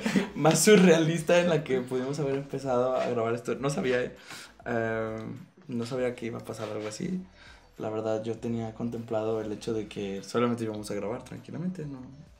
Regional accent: Mexico; si yo me voy a Japón y grita mi apodo, es como estar gritando sexo aquí en México. Okay. Somos mexicanos, por cierto.

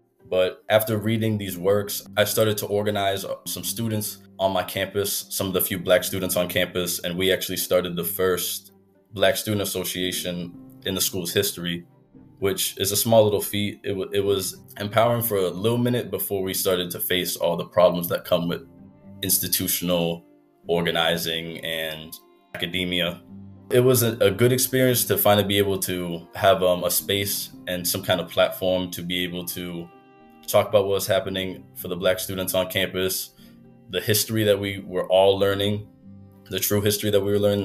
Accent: Massachusetts, United States; I'm from Central Massachusetts, and I'm 20 years old.

